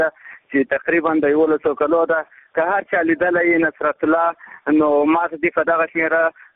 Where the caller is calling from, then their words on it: Zabul, Afghanistan; د زابل ولایت اوسیدونکی یم.